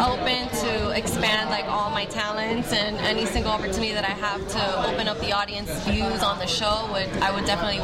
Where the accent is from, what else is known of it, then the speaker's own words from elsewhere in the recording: Miami, Florida, United States; since I'm from Miami and this is the first time I've ever seen snow.